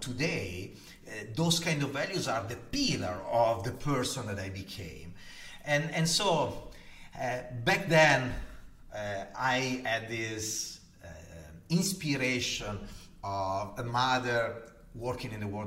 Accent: Gallarate, Lombardy, Italy; born there; accent: Italian; English is a second language; Well, I am Italian, as you can hear from my heavy accent, and I was born 47 years ago in a town called Gallarate in the north of Italy, close to Milan, from a beautiful, humble family

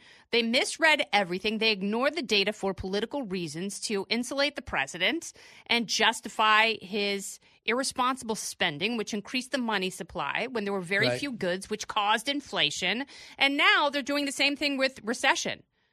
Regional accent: Lubbock, Texas, United States; You know I did, Brian. I grew up in Lubbock, Texas.

